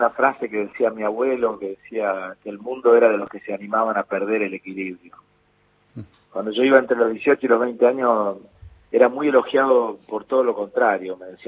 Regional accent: Argentina; como somos los argentinos

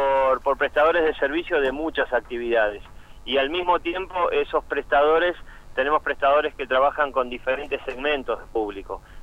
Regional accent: Patagonia, Argentina; somos patagónicos, sabemos que vivimos acá

